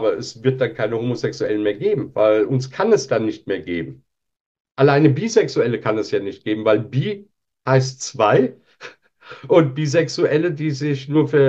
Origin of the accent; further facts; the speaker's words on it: Turkey; Dann würde ich als Türke sagen, das ist dein Recht.